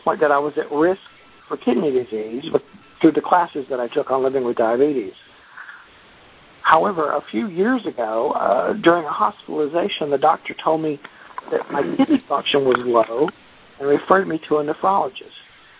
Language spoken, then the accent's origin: English; Alabama, United States; I'm from Alabama in the Deep South, where it's really hot right now.